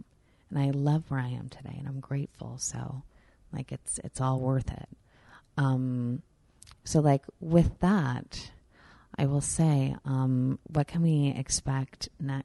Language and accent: English; New York, United States; And I'm like, I'm a New Yorker. And as open as I am, I'm skeptical.